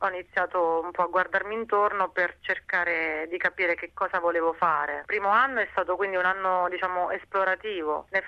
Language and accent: Italian; Sulmona, Abruzzo, Italy; moved away as an adult; now in Australia; Sono di Sulmona in Abruzzo. Ho 35 anni e sono venuta in Australia dopo aver lavorato nell'ambito dell'arte contemporanea.